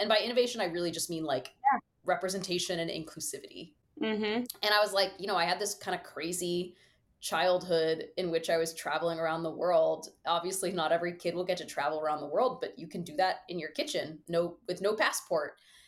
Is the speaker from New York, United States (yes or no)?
no; Dallas, Texas, United States; growing up in Dallas, my parents didn't grow up going to restaurants.